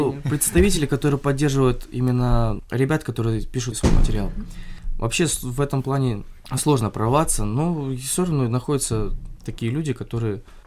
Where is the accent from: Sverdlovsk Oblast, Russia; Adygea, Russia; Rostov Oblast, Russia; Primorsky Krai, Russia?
Primorsky Krai, Russia; я же приехал тоже с Приморья, и мне здесь очень уютно.